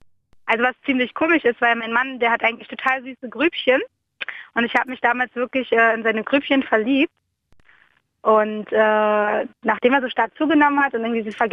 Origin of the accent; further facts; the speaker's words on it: Turkey; Das ist halt bei uns in der Türkei total gängig.